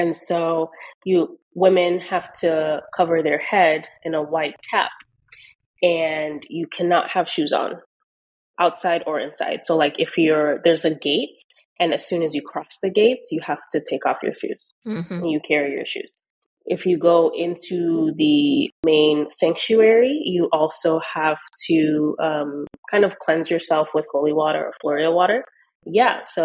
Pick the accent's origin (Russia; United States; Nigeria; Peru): Nigeria; And I grew up in a pretty religious family. And so I'm Nigerian by birth and nationality, a proud Nigerian.